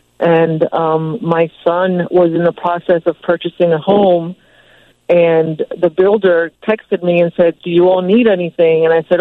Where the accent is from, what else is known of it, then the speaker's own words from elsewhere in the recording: Miami, Florida, United States; But I'm originally from Miami, Florida. I'm used to hurricanes.